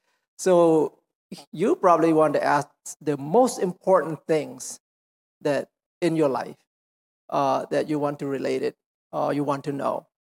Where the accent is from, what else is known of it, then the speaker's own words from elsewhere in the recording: United States; they still, because they know that we come from America, and the way we carry ourselves